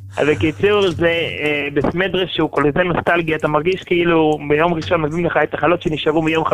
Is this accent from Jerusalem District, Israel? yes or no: yes; Jerusalem, Jerusalem District, Israel; now in Bnei Brak, Israel; אני יליד ירושלים